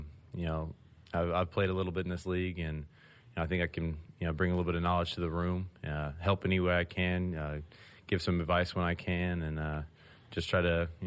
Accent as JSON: {"language": "English", "town": "Atlanta", "region": "Georgia", "country": "United States", "said": "I'm from Atlanta, so that was fun to go home for a year"}